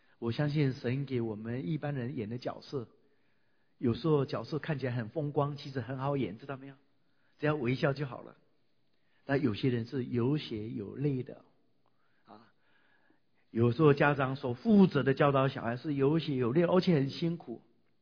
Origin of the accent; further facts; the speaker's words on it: Nantou, Nantou County, Taiwan; 那是我国民小学二年级，我住在台湾的南投，发生921地震的地方啊，积极那个南投，我是在南投市。当时我们乡下两条主要的街道弄了一个红绿灯